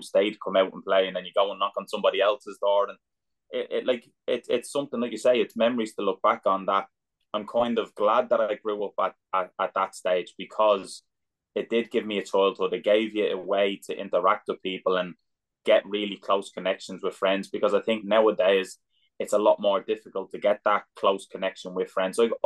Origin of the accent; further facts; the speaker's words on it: Dublin, Leinster, Ireland; I was just like a normal kid growing up in Dublin, and just loved every minute of it.